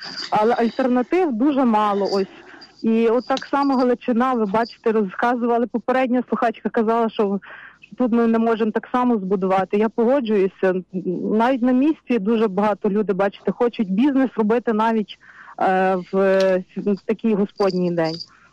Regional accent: Lviv Oblast, Ukraine; А я також з Львівщини у Львові працюю.

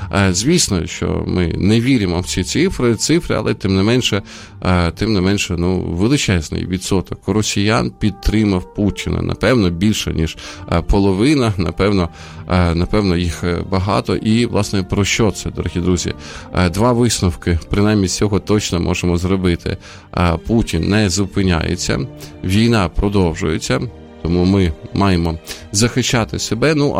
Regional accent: Sumy, Sumy Oblast, Ukraine; now in Kyiv, Ukraine; повернувся із Сум, це моє рідне місто

